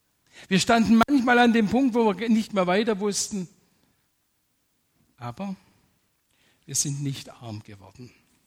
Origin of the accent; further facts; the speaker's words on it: Baden-Württemberg, Germany; Wir kommen ja aus dem Baden-Württemberger Raum